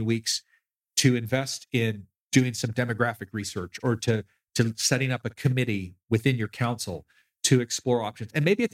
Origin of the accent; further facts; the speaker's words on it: California, United States; But I grew up in Southern California.